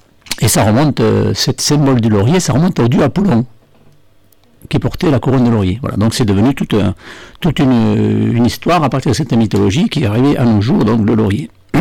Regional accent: Goutz, Occitanie, France; moi je suis originaire du Gers, dans le milieu de la Gascogne, petit village de Goutz, un village visigothique

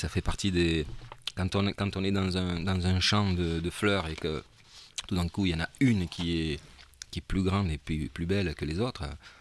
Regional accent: Toulouse, Occitanie, France; born there; moi, je suis né à Toulouse. J'étais aux arènes à l'époque où il y avait des corridas avec mes parents.

